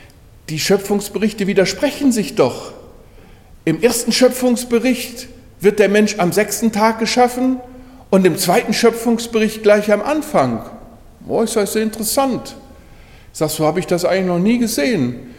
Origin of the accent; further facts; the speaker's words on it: Germany; auch gerade in meinem Heimatland Deutschland, eine Entchristlichung.